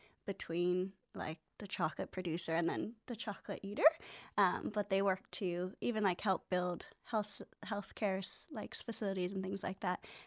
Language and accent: English; Hawaii, United States; now in Galway, Ireland; Yeah, I'm originally from Hawaii.